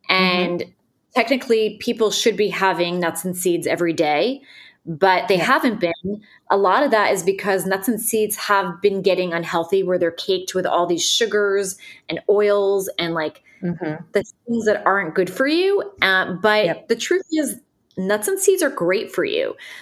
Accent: New Jersey, United States; now in Nashville, United States; I moved to Nashville 9 years ago. I'm from Northern New Jersey. I was living in New York City after college, and my husband's job brought us to Nashville.

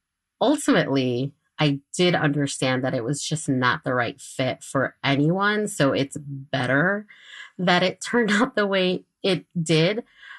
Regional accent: Chicago, Illinois, United States; I am from Chicago. I am a Chicago native. My parents came to the U.S. from Michoacán, Mexico. I grew up on the north side of the city.

